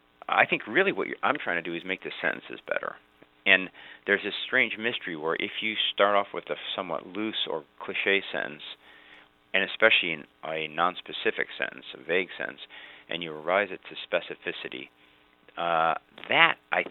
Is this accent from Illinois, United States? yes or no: yes; Illinois, United States; I mean, I grew up in Illinois, and we, you know, he was constantly with us.